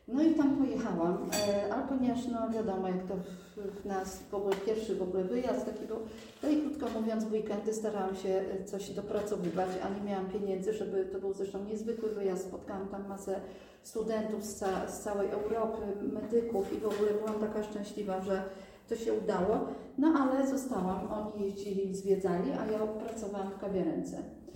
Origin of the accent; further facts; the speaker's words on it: Kraków, Lesser Poland, Poland; Ale urodziłam się w Krakowie, pochodzę się z Krakowa. Moi rodzice są ze wschodu, mama jest Lwowianką, a ojciec jest z Białorusi.